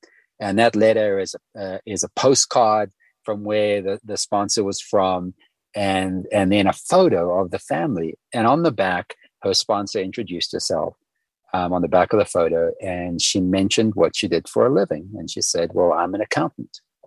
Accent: Zimbabwe; on the Zimbabwean side where I grew up in Zimbabwe.

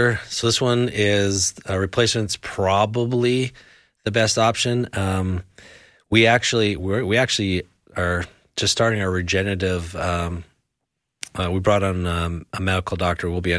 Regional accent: Canada; growing up in Canada, we used to ice skate outside and everything was always outside and it'd get really cold.

